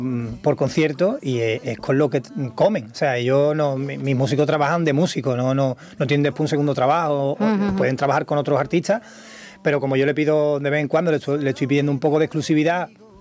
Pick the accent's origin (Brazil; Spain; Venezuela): Spain; Jerez, Andalusia; canté en mi tierra, en la Plaza de Toros de Jerez. Yo nunca he vendido tickets en mi casa, en mi tierra, en Jerez.